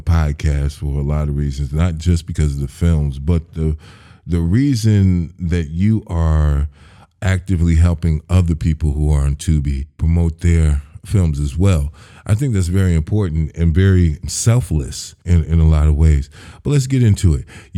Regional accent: Chicago, Illinois, United States; I'm from the Chi, so you know what I'm saying?

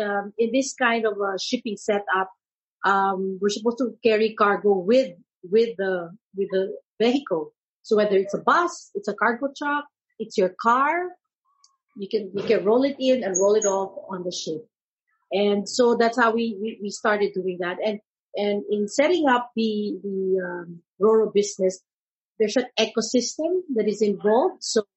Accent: San Juan, Metro Manila, Philippines; Well, I grew up in Manila. San Juan, it's called. It's a town in the metropolitan, near everything, and quite safe.

